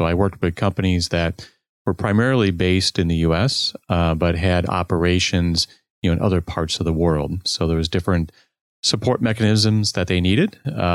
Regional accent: Chicago, Illinois, United States; their U.S. operations was in my hometown in Chicago.

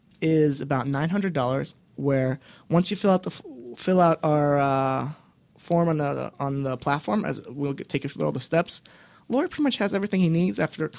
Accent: Boston, Massachusetts, United States; So I'm personally from Boston

